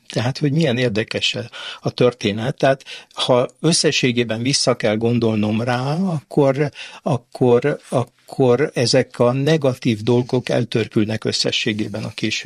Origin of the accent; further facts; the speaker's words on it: Szeged, Csongrád-Csanád, Hungary; born there; Én ugye Szegeden születtem, az édesapám az jogászember volt